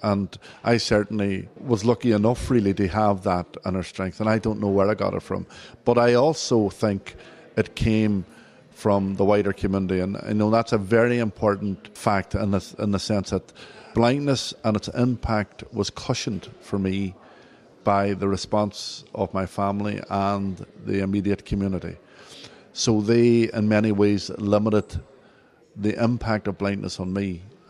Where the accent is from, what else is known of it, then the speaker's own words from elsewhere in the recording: Derry, Northern Ireland, United Kingdom; Well, I come from Derry in Northern Ireland, and in the early 70s, Derry was at the epicentre of the conflict there. And where I lived in the Craigan Estate